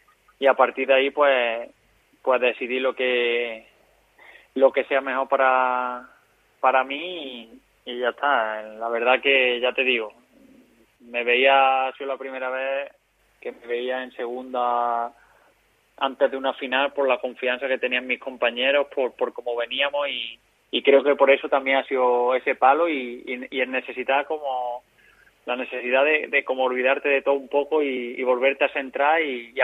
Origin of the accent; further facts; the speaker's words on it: Pedrera, Andalusia, Spain; quería agradecer a mi pueblo, a Pedrera, que siempre se vuelcan